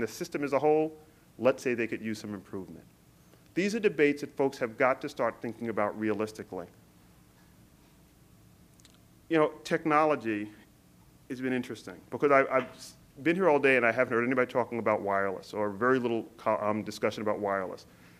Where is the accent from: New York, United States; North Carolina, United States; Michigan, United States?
New York, United States; Queens; I've been in the projects in Brooklyn. I grew up in Queens in a low-income, working-class community.